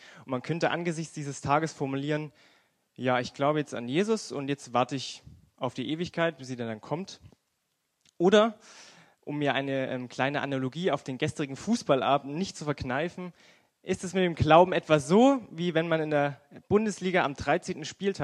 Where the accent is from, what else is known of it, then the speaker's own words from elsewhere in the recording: Aue, Saxony, Germany; ich komme aus dem Erzgebirge, aus der kleinen Stadt Aue.